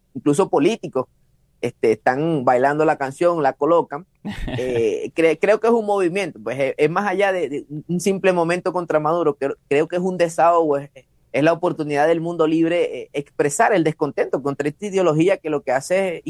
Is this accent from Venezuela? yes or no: yes; Venezuela; moved away as an adult; tuve que salir de Venezuela para poder continuar con mi contenido por temas de seguridad.